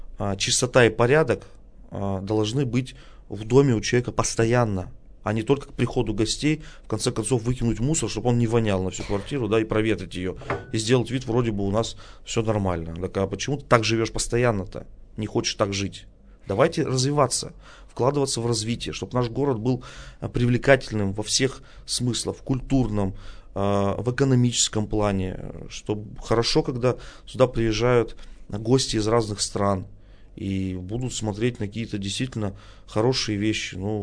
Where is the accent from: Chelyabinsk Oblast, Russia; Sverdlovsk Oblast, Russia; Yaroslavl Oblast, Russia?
Sverdlovsk Oblast, Russia; Yekaterinburg; born there; я родился в Екатеринбурге